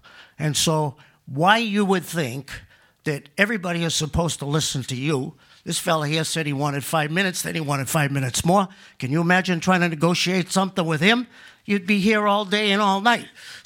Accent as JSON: {"language": "English", "town": "Allston", "region": "Massachusetts", "country": "United States", "said": "I come from Allston."}